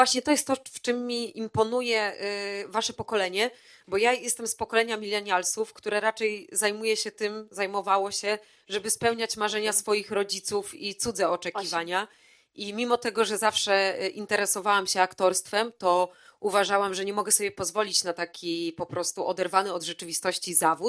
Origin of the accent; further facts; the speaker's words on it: Warsaw, Masovian Voivodeship, Poland; Tak, jestem z Warszawy, jestem zaszczycona.